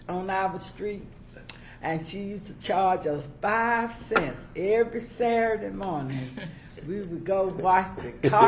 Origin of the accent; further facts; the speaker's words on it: Scottsdale, Arizona, United States; Isn't that something me and Margaret, we grew up in Scottsdale.